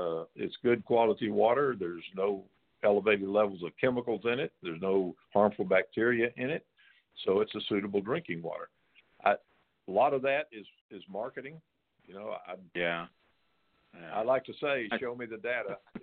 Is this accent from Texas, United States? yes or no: yes; Texas, United States; You know, there's a spring where I grew up in Central Texas. There was a spring up there.